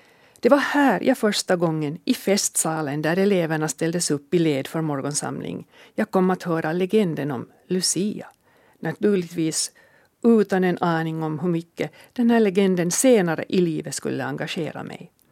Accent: Kimito, Southwest Finland, Finland; Jag är född på Kimito och började min skolgång i Helgeboda folkskola ute på den västra udden av ön.

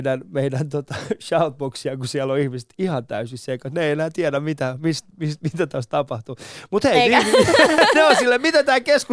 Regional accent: Vantaa, Uusimaa, Finland; mä oon ite Vantaalta. Vantaa on mun sydämessä.

